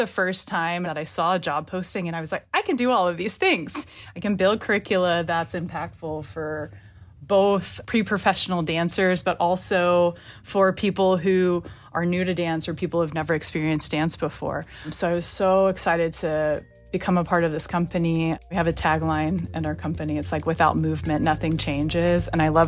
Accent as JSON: {"language": "English", "town": "Memphis", "region": "Tennessee", "country": "United States", "said": "You know, I was from Memphis, Tennessee, and I was performing there."}